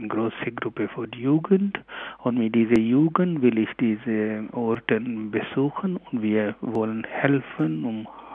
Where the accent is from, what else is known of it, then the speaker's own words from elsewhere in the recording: Pakistan; German is a second language; now in Germany; aber mein Herz und mein Kopf sind immer in Pakistan. Und habe ich viel für meine Heimat, für mein Bistum getan